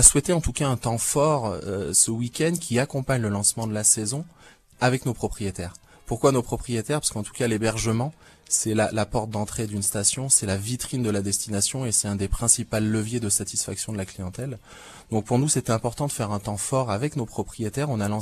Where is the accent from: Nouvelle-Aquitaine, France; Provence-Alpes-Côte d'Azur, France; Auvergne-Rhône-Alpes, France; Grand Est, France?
Auvergne-Rhône-Alpes, France; Lyon; je suis originaire de Lyon, mais au alpin de cœur, en tout cas, à moitié en alpin, puisque ma femme est originaire d'Embrun.